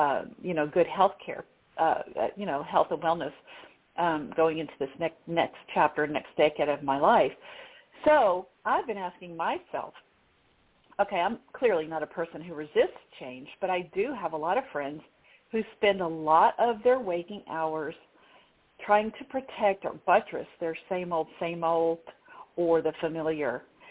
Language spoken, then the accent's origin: English; Arkansas, United States; I moved from California to my home state of Arkansas during the pandemic